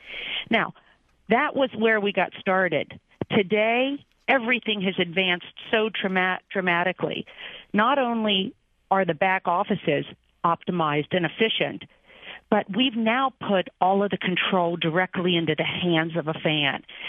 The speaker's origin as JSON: {"language": "English", "town": "Cincinnati", "region": "Ohio", "country": "United States", "tie": "born or raised there", "said": "We were a devout Catholic family growing up in Cincinnati"}